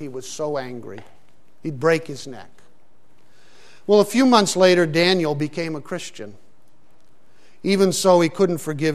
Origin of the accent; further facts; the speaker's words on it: Larkana, Sindh, Pakistan; I grew up in Pakistan. When I was 8 or 9 years of age, my brother and I were out riding our bikes on some of the dusty streets. We were living in a large city, the city of Larkana at that time.